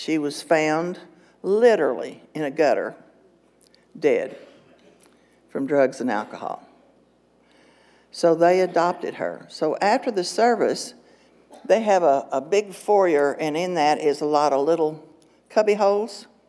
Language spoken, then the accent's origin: English; Lubbock, Texas, United States; born there; I was born in Lubbock, Texas. Go Texas Tech, Final Four.